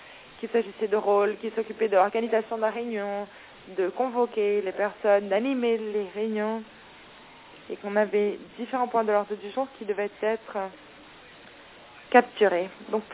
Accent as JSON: {"language": "French", "country": "Germany", "lives_now": "Brussels, Belgium", "said": "je travaille pour la Commission européenne. Je suis allemand et à l'heure actuelle, j'habite à Bruxelles."}